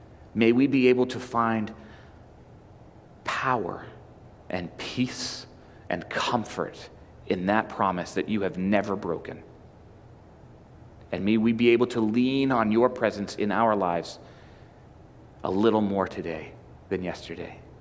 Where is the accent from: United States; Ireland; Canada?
Canada; British Columbia; I grew up on Vancouver Island